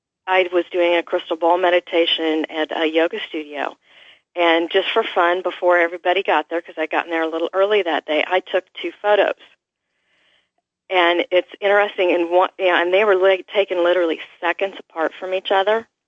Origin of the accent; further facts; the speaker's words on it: Iowa, United States; you're talking mid-60s, and I grew up in Iowa on a farm